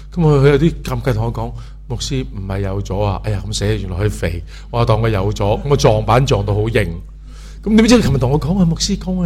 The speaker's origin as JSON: {"language": "Cantonese", "country": "China", "said": "我哋中国人被称为咩传人啦、啊、龙的传人"}